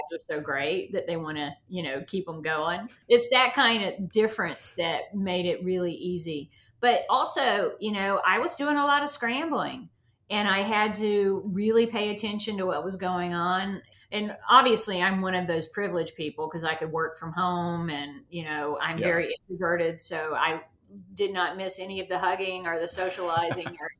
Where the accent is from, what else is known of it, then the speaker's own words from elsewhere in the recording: the South, United States; Well, it's, you know, I come from the South, and everything has a story.